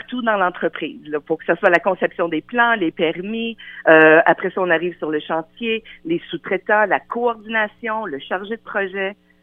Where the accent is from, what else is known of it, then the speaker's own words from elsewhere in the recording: Rivière-du-Loup, Quebec, Canada; je viens de Rivière-du-Loup